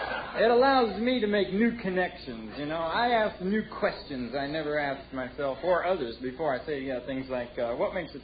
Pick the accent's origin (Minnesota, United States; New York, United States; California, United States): California, United States; Hollywood; Well, I'm from Hollywood. Living in Hollywood's like living in a bowl of granola.